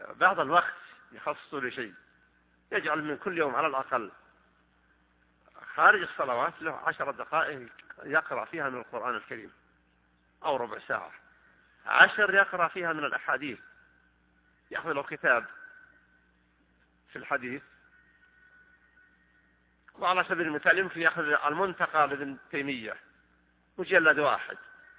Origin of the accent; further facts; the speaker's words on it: Saudi Arabia; أن يحفظ على بلادنا المملكة العربية السعودية أمنها على دينها ودنياها